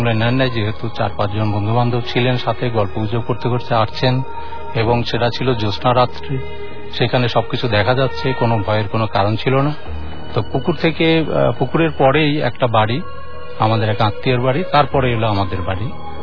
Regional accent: Suryanagar, Dhaka Division, Bangladesh; now in Dhaka, Bangladesh; আমি শান্তিনগর থেকে এসেছি, আমার গ্রামের বাড়ি রাজবাড়ী জেলার সূর্যনগরে।

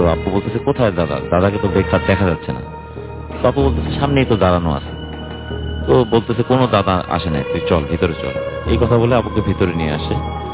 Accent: Dhaka, Dhaka Division, Bangladesh; From Uttara.

